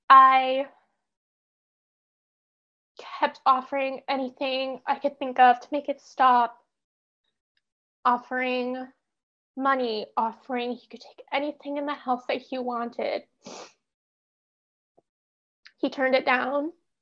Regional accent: Washington, United States; And I'm from the Puget Sound area. I grew up here. I've lived in Seattle for 7 years.

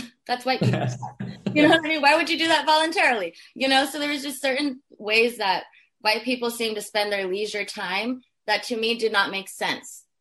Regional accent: California, United States; It's like, why wouldn't I? I'm from California.

